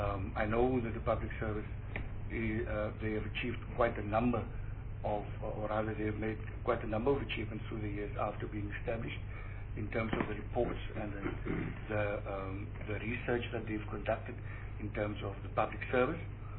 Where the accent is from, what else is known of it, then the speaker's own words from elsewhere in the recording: Oudtshoorn, Western Cape, South Africa; also born or lived in Karoo; I was born in the Karoo. I grew up in the Little Karoo, in Oudtshoorn, where I completed my studies as a teacher.